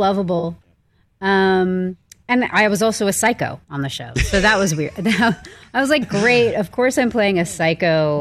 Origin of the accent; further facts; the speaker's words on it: New York, United States; because I grew up in New York, and I go back home a lot to be with my family.